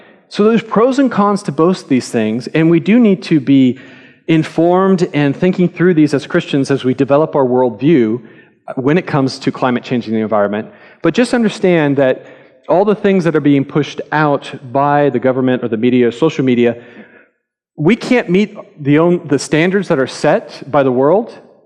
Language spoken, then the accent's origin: English; California, United States; born there; moved away; California, my home state that I was born